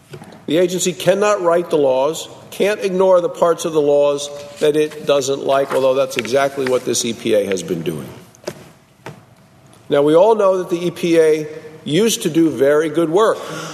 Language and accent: English; Wyoming, United States; My home state of Wyoming is one of the most pristine states in the country